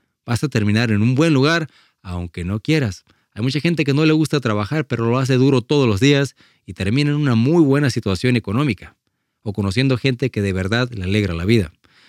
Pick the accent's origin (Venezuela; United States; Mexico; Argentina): Mexico; al menos como mexicanos corriosos, duros y fuertes, a veces solamente aprendemos a la mala